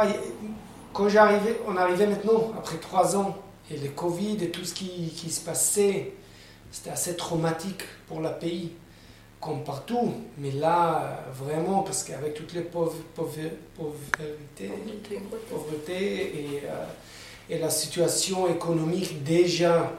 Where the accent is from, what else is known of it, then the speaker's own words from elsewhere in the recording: South Africa; French is a second language; moved away; j'ai grandi en Afrique du Sud, c'était juste avant que Mandela il a pris son siège de président.